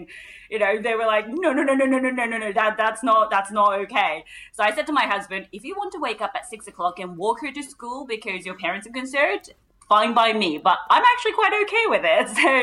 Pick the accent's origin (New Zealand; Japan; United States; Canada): Japan; I've watched it growing up in Japan.